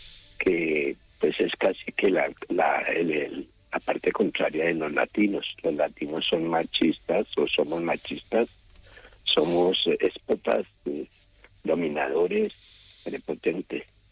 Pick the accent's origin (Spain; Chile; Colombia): Colombia; Aquí, allá en Colombia, pues yo soy colombiano.